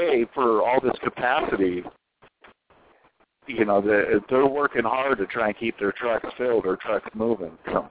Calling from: Wisconsin, United States; Hey, fellas.

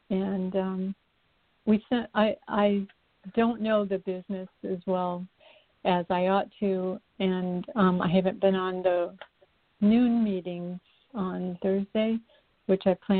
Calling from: Sarasota, Florida, United States; in Sarasota, Florida.

